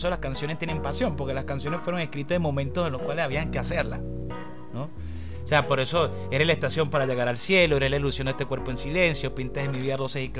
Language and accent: Spanish; Caracas, Capital District, Venezuela; moved away as an adult; also born or lived in Bogotá; Crecí en Caracas, jugué fútbol toda mi vida y a los 16 años empecé a estudiar canto lírico. Me dediqué a ello durante mucho tiempo. Por cuestiones de trabajo me fui a Bogotá en el 2015 a trabajar cantando música latina.